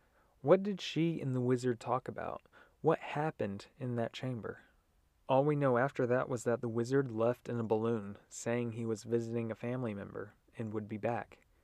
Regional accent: Georgia, United States; I'm from Georgia, in a land called the United States of the World Earth, so I apologize in advance if this analogy doesn't make sense.

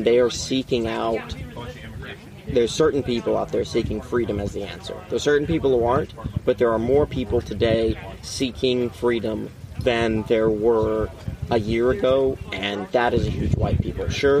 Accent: United States; being an American, I still have that residual partiality towards them.

